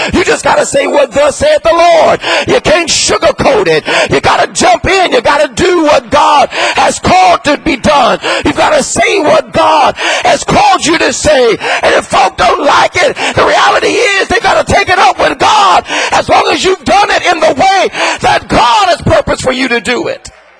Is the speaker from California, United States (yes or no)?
yes; Los Angeles, California, United States; I'm a kid from South Central LA, y'all.